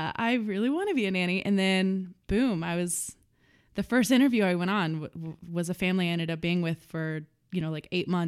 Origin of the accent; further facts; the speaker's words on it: Florida, United States; moved away as an adult; now in Chicago, United States; So, you know, I moved to Chicago from Florida 6 years ago to be an actress